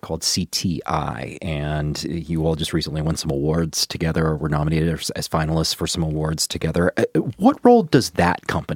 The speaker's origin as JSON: {"language": "English", "town": "Covington", "region": "Kentucky", "country": "United States", "tie": "born or raised there", "said": "You know, I'm a Covington kid. Like, I grew up in Covington, you know, and I grew up in that period of time where it was kind of downtrodden and not a lot was going on."}